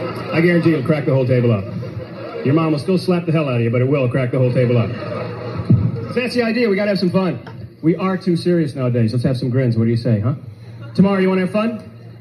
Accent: the South, United States; I grew up in the South. I'm a Catholic.

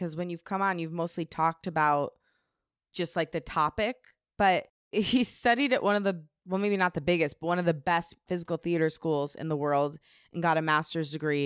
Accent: Midwest, United States; We grew up in the Midwest, but he had to move to LA and get hired by Netflix in order to learn how to harvest wheat.

